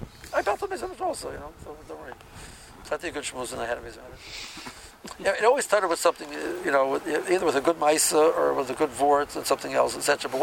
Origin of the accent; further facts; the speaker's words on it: Tel Aviv, Tel Aviv District, Israel; And I came from Tel Aviv, you never took off your jacket, basically.